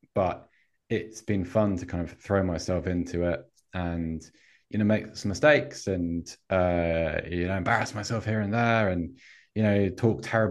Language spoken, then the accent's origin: English; Oxford, South East England, United Kingdom; I grew up in Oxford.